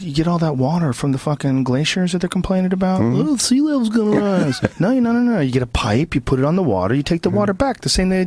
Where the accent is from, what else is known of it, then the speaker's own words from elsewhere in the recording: Boston, Massachusetts, United States; also born or lived in New Jersey / San Francisco; now in California, United States; I grew up mostly in Boston, I was born in New Jersey. I lived out here from age 7 to 11, though, in San Francisco.